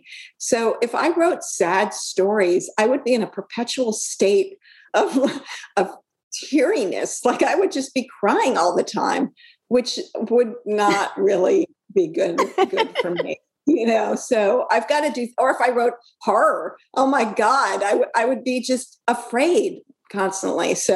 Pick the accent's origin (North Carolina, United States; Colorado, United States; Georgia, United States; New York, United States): New York, United States; Brooklyn; so I grew up in Brooklyn, and down in Dumbo, there was a city garbage dump.